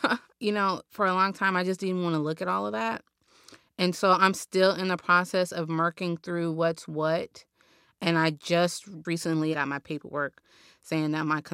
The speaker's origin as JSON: {"language": "English", "town": "Los Angeles", "region": "California", "country": "United States", "tie": "born or raised there", "said": "I was born and raised here in South Los Angeles. I'm 29. I left home when I was like 17 to go to culinary school."}